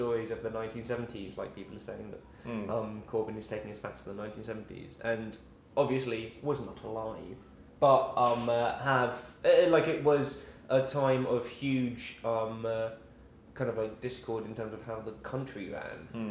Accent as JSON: {"language": "English", "region": "East of England", "country": "United Kingdom", "tie": "born or raised there", "said": "I grew up on the Abellio Greater Anglia line out east"}